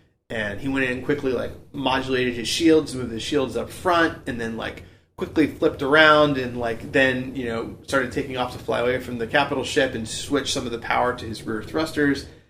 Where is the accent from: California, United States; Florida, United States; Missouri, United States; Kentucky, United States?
Florida, United States; I was like, yeah, I'm from Florida.